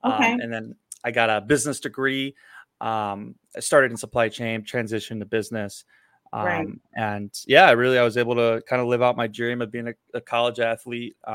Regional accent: Illinois, United States; So I grew up in Illinois, went to college.

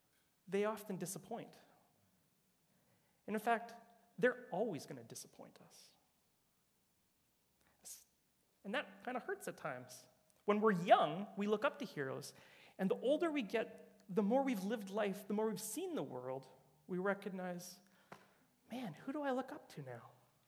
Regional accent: Brandon, Manitoba, Canada; growing up in Brandon, Manitoba, really close to Winnipeg

